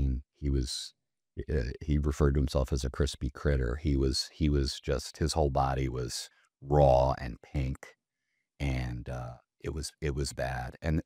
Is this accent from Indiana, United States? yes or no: no; Oceanside, New York, United States; a town called Island Park, New York, which was right near where we grew up in Oceanside.